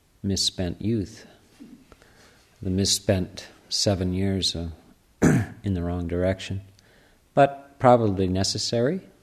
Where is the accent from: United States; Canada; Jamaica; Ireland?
Canada; I'm from Canada